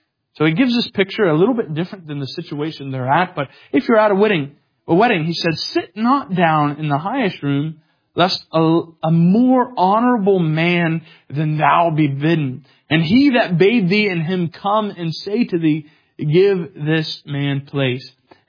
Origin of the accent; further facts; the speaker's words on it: United States; Now, I'm an American, so don't throw stones at me.